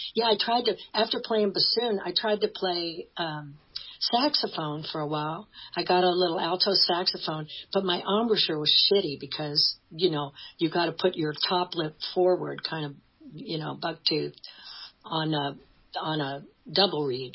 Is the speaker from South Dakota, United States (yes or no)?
no; Newton, Iowa, United States; I grew up in Newton where they made Maytags, Newton, Iowa.